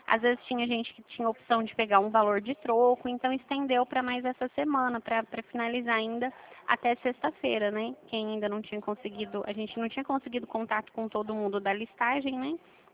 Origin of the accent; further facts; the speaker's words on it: Dracena, São Paulo, Brazil; Eu sou daqui de Dracena, eu não sou de Lucélia.